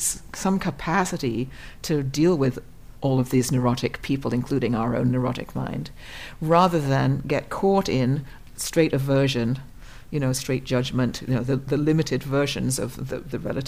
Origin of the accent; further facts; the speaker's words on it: Canada; we're all Canadian, middle-aged female, turns out